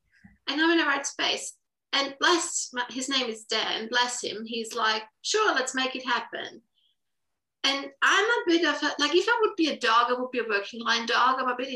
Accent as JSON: {"language": "English", "country": "Austria", "second_language": "English", "moved": "yes", "lives_now": "Australia", "said": "I moved from Austria, Europe to Australia about 10, 11 years ago. And my husband and I were working really hard and, you know, trying to find food. He's Australian, but I found I was quite lonely here in Australia."}